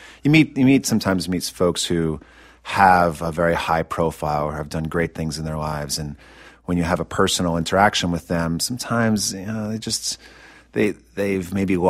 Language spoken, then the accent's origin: English; Chadwick Beach, New Jersey, United States; So I grew up on the Jersey Shore, and I grew up on a little barrier island, central New Jersey, tiny town, 4 blocks long, called Chadwick Beach.